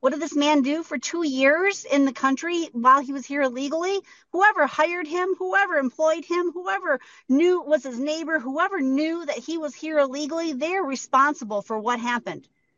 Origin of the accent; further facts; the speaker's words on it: Michigan, United States; I'm from Michigan. We have a place there called Dearborn, Michigan.